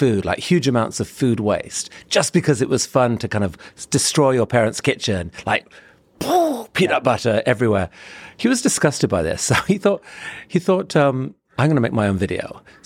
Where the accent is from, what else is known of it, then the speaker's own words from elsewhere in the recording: Pakistan; also born or lived in India / Afghanistan / United Kingdom; I was born in Pakistan, missionary parents, grew up early years, Pakistan, India, Afghanistan, went to a global school with kids from 30 countries, loved it. But eventually, a few years later, ended up in UK as a journalist